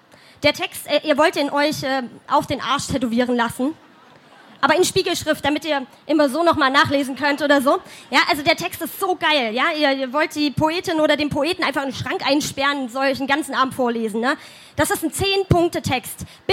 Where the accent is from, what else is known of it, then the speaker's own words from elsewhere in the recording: Halle, Saxony-Anhalt, Germany; Gut, ich komme aus Halle, das ist schon schlimm genug